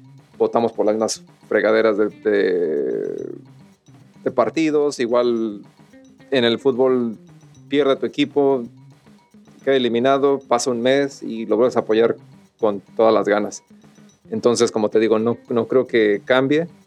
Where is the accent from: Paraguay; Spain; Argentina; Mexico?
Mexico; ¿qué nos queda más a nosotros como los como mexicanos? O que apoyamos a la selección mexicana